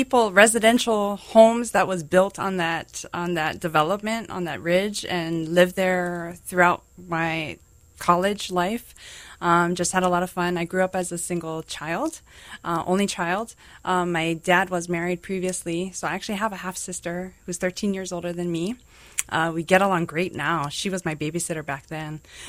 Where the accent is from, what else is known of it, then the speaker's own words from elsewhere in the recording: Hawaii, United States; I grew up on the east side of Oahu in the Wailea-Kahala area.